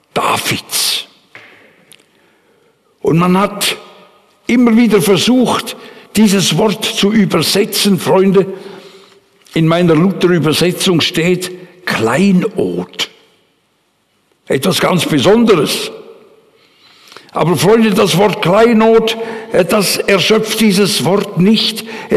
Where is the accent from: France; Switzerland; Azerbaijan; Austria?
Switzerland; Ich bin immer begeistert, wenn ich einen Psalm lese als Schweizer.